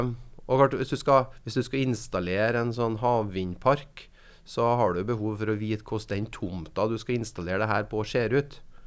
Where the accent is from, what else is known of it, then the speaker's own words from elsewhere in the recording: Selbu, Trøndelag, Norway; Og når jeg vokste opp I Selbu